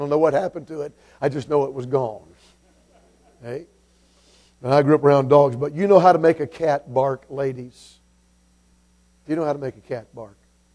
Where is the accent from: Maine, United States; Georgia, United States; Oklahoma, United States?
Georgia, United States; I grew up in Georgia. I grew up an hour and 20 minutes from Mecca, Talladega.